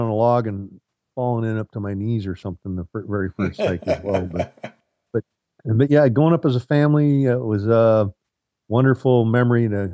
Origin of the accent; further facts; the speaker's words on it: South Dakota, United States; moved away as an adult; now in Marysville, United States; I originally grew up in South Dakota, moved out here to come to work for the Boeing company. And that was back in 1988. I currently live in Marysville right now.